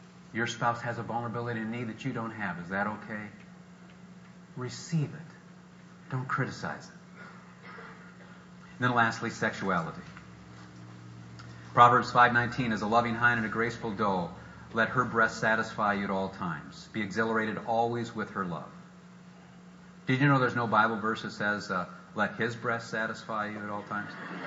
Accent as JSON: {"language": "English", "town": "Peoria", "region": "Illinois", "country": "United States", "tie": "born or raised there", "said": "I remember growing up in Peoria and riding my bike up and down as a blue-collar city"}